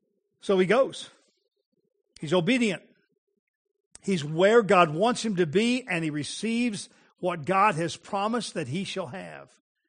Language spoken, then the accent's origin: English; Colorado, United States; because I grew up in the Colorado and spent a lot of time in the Rocky Mountains